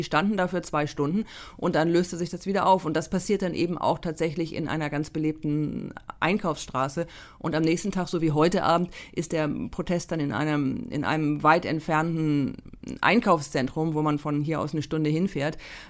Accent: Germany; also born or lived in China; Also zum einen kommen wir als Deutsche, als Europäer aus liberalen Demokratien.

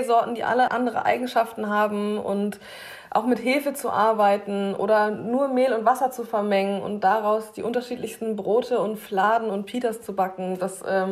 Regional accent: Zeven, Lower Saxony, Germany; ich irgendwann in der Schule ein Praktikum gemacht und dann war ich in so einem kleinen Landhotel bei uns in Zeven und habe dann da mich zu Hause gefühlt

